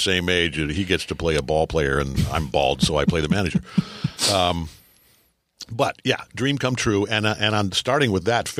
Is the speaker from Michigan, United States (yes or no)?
yes; Detroit, Michigan, United States; Sam's from Detroit. I'm from Detroit.